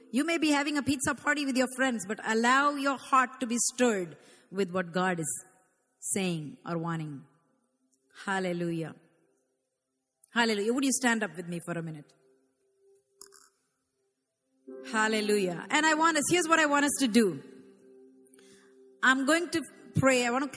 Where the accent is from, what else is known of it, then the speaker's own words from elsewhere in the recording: Canada; I am uniquely Canadian with my skin color and my accent.